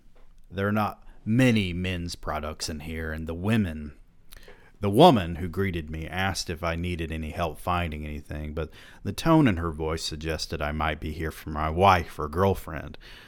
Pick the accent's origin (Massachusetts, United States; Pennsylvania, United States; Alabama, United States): Alabama, United States; After all, I'm an import from Chambers County, Alabama, and an Auburn grad.